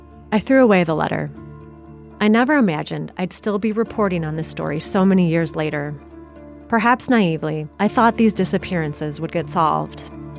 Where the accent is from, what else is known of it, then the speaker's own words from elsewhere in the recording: Ottawa, Illinois, United States; I'm from Ottawa.